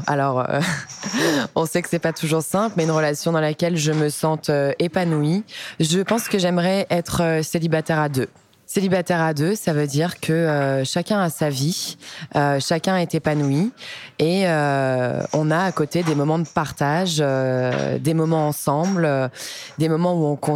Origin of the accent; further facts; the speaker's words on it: Lyon, Auvergne-Rhône-Alpes, France; j'ai 29 ans, je suis lyonnaise, hypnothérapeute.